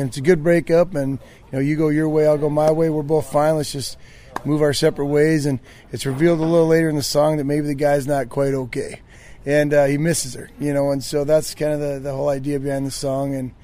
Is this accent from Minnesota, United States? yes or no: yes; Minnesota, United States; I'm from Minnesota. I'm from the Midwest, and so the colder country.